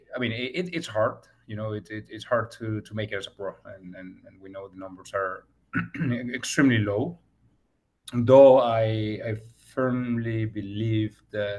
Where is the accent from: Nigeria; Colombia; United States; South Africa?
Colombia; in 2008 in Chile, I discovered that I had an injury in my wrist, so I had to go back to Colombia, my hometown country, to get recover.